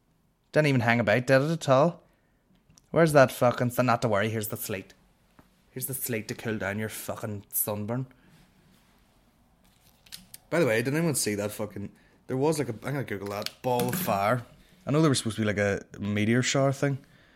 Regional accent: Northern Ireland, United Kingdom; I'm from Northern Ireland. This podcast is broadcast from Northern Ireland.

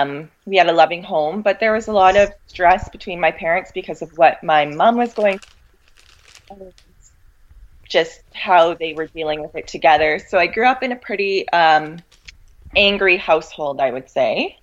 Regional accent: Thunder Bay, Ontario, Canada; Yeah, so I've been born and raised in Thunder Bay, so I've been here my whole life.

